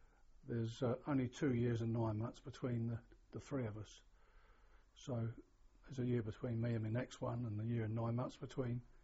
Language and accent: English; Ilford, London, United Kingdom; born there; I was born in Ilford, 25th of the 10th, 32.